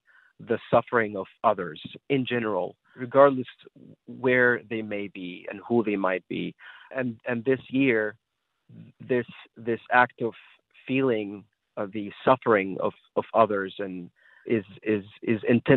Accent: Egypt; being an Egyptian myself, growing up in Egypt, the greeting is Ramadan Kareem

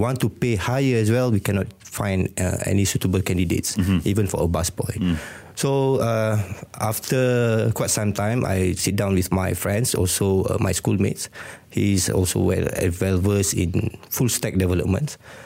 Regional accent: Klang Valley, Malaysia; I'm from Klang Valley.

